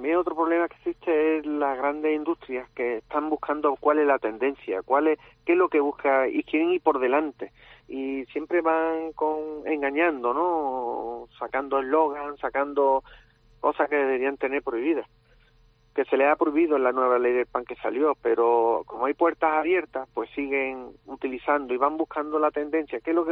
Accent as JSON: {"language": "Spanish", "country": "Spain", "said": "representar como panadero español"}